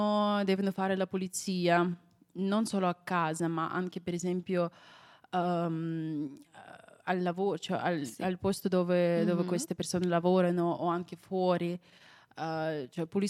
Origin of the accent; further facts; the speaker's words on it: Belarus; Italian is a second language; il mio paese è abbastanza piccolo, però molti pensano che noi facciamo una parte di Russia, che no, perché noi siamo un paese diverso dalla Russia